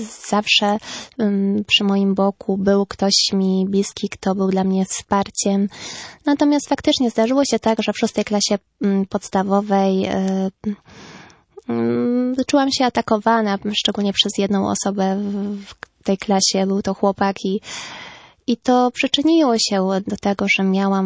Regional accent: near the Belarusian border, Poland; jako dziecko mieszkaliśmy razem, wychowywałam się na wsi. Jeżeli chodzi o położenie, to blisko granicy białoruskiej.

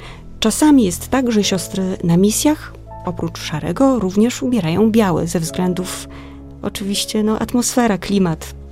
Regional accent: Baltic coast, Poland; Podczas różnych spotkań w duszpasterstwie, skąd pochodzę, z Wybrzeża

